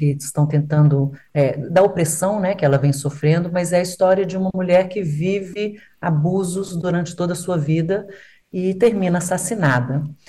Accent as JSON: {"language": "Portuguese", "region": "Minas Gerais", "country": "Brazil", "said": "de um feminicídio em Minas, de onde eu venho."}